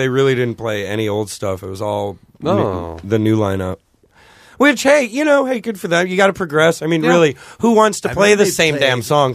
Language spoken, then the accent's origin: English; St. Louis, Missouri, United States; Okay. I'm from St. Louis.